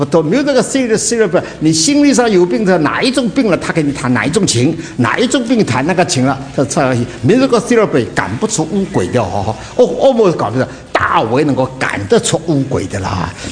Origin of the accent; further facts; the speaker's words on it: China; 那我们中国人有好多的诗